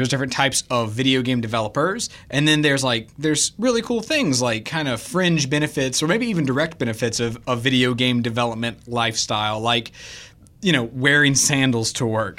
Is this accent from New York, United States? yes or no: no; Louisiana, United States; We're from Louisiana.